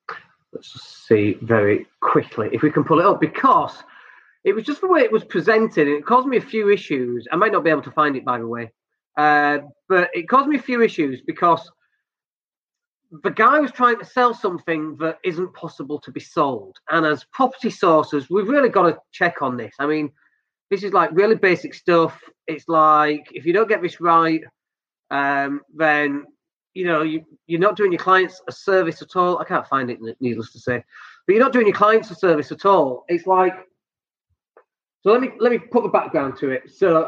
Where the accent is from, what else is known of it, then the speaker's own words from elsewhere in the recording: Leeds, Yorkshire and the Humber, United Kingdom; I'm from Leeds